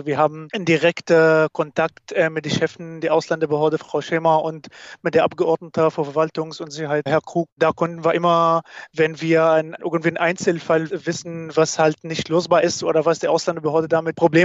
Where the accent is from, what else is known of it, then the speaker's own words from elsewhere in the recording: Syria; now in Germany; ich komme auch aus Syrien. Ich bin in Deutschland seit 2015